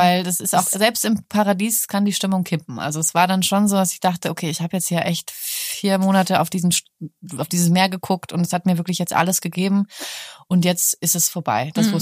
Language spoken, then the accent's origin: German; Hamburg, Germany; now in Berlin, Germany; Ich mag Hamburg auch. Ist ja meine Heimatstadt. Ich mag auch Berlin, deswegen meine Wahlheimat und so.